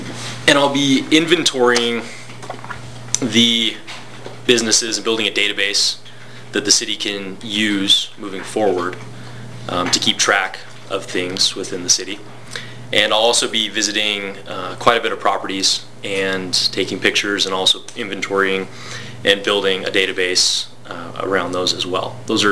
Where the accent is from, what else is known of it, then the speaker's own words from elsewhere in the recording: Oregon City, Oregon, United States; So I am from Oregon City. I went to high school there, attended Portland State University.